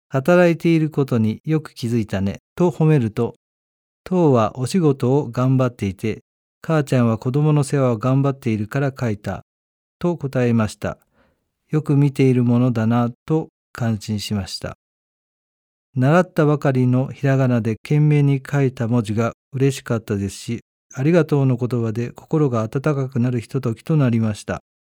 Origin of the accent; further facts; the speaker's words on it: Aichi, Japan; born there; 私は成長の家の集いで知り合って結婚した両親のもとで、4人兄弟の末っ子として愛知県で生まれました。